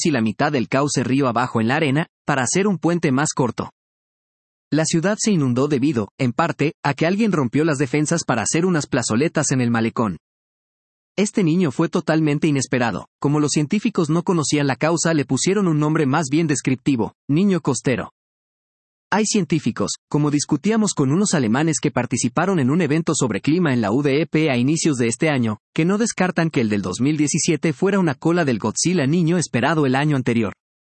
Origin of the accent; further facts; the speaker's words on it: Piura, Peru; En Piura, la pasábamos relativamente bien, hasta que se desbordó nuestro río Piura